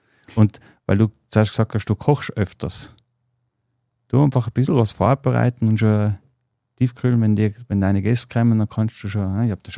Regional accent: Tyrol, Austria; now in Vienna, Austria; Also ich als Tiroler darf sagen, natürlich ist Tirol regional, aber ich bin in Wien.

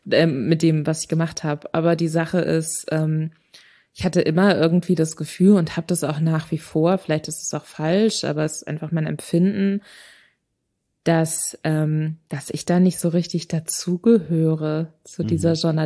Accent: Berlin, Germany; also born or lived in Bavaria; Ich glaube, ich bin länger auch in Berlin aufgewachsen, bevor wir dann nach Bayern gezogen sind mit der Familie.

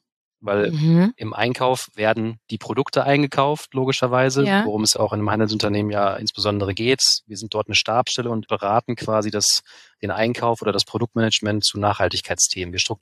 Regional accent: Hanover, Lower Saxony, Germany; denn ich komme ursprünglich aus Hannover oder aus der Region Hannover

